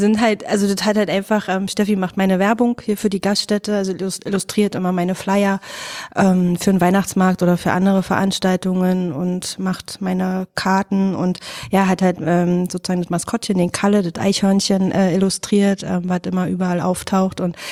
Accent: Brandenburg, Germany; Wir sind im Fläming groß geworden

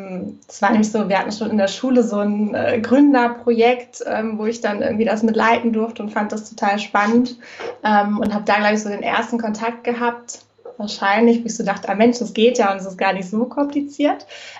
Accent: Hamburg, Germany; ich komme aus Hamburg, bin 32 Jahre alt. Und ja, so ein typisches Nordlicht, würde ich sagen. Bin hier geboren, habe in Bremen studiert und in Lüneburg und bin jetzt wieder zurück sozusagen

